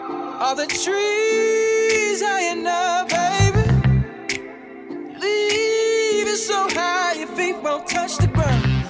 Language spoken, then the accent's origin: English; Los Angeles, California, United States; All the while, they've been on this side of the country, and I grew up in Los Angeles.